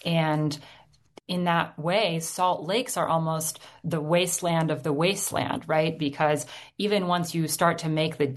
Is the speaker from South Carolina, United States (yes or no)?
no; Colorado, United States; You know, I grew up in Colorado and I just had these sort of very aestheticized ideas of California